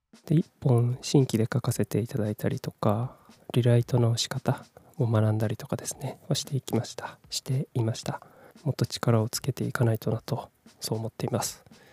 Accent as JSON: {"language": "Japanese", "region": "Kumamoto", "country": "Japan", "tie": "born or raised there", "also_born_or_lived": "Fukuoka / Tokyo"}